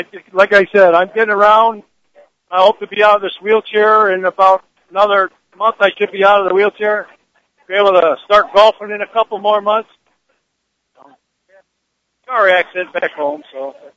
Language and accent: English; Amherst, New York, United States; And I'm from Amherst, not Lockport, but I know a lot of people in Niagara County.